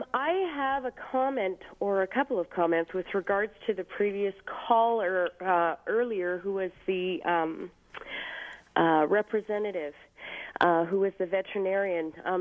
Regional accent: Canada; However, I'm a Canadian citizen, and I've been subjected to the medical system on both sides of the border.

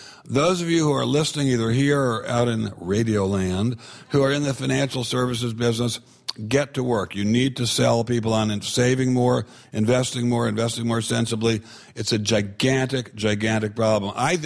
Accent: Maryland, United States; born or raised there; also born or lived in Virginia

